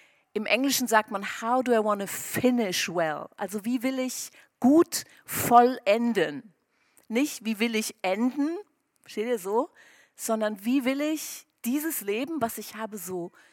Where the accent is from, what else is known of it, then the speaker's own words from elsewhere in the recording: Angola; Ich bin geboren und aufgewachsen in Afrika auf einer Farm in Angola, wem das was sagt. Meine Eltern waren keine Christen, also ich bin kein Missionarskind, sondern mein Opa ist ausgewandert, mein Vater ist da schon, ist in Namibia geboren